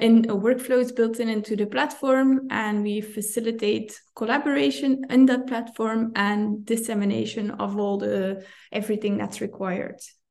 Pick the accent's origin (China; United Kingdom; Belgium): Belgium; But I'm from Belgium, I speak Dutch